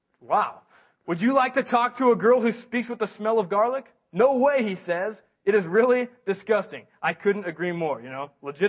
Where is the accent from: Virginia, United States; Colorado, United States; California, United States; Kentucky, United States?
California, United States; I'm still not that big, but I grew up in Orange County, so I used to go to Disneyland every year or so.